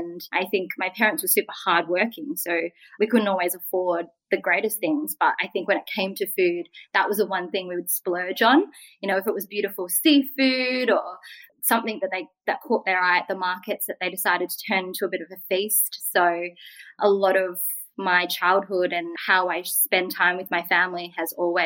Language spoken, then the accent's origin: English; Australia; I'm Vietnamese Australian.